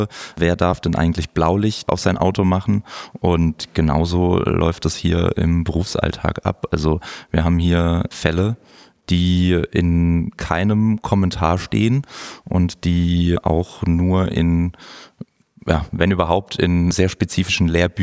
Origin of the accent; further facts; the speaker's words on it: Baden-Württemberg, Germany; also born or lived in France; Also ich bin in der Region um Mannheim herum, zwischen Mannheim und Heidelberg aufgewachsen. Bin dort auch zur Schule gegangen und bin zwischenzeitlich, war ich dann auch mal in Frankreich auf der Schule.